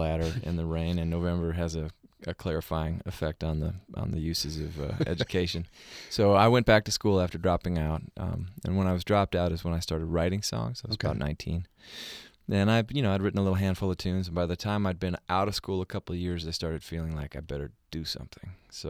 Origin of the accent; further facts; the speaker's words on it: Wisconsin, United States; That's correct, yeah. I grew up in Wisconsin.